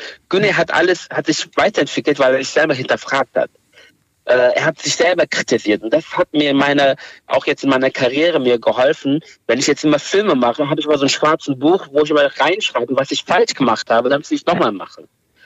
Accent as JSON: {"language": "German", "country": "Turkey", "said": "weil ich bin selber Kurde aus der Türkei"}